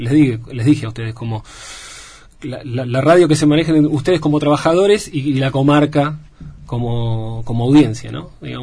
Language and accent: Spanish; Buenos Aires, Argentina; moved away; soy porteño también en recuperación